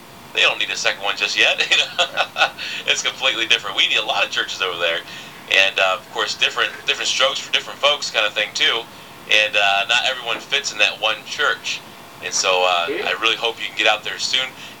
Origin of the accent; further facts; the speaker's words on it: Mobile, Alabama, United States; accent: southern; now in Ohio, United States; I came right from Mobile, Alabama, and so I had a pretty heavy southern accent.